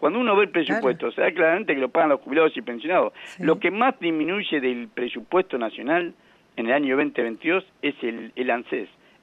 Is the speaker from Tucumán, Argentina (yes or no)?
yes; Tucumán, Argentina; born there; soy tucumano de nacimiento